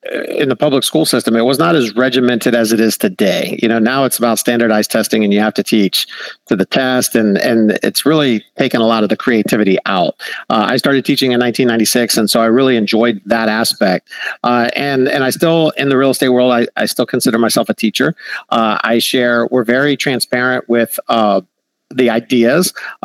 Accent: Orlando, Florida, United States; I grew up in Orlando. With the high school in Orlando, I always wanted to be a teacher.

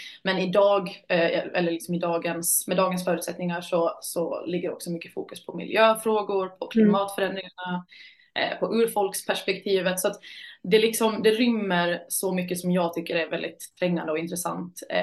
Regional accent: Åland, Finland; also born or lived in Turku / Wales; now in Malmö, Sweden; Jag är född och uppvuxen på Åland framförallt, men även på lite andra platser, i Åbo och i Wales, vilket att prägel i mig helt klart. Men idag bor jag i Malmö

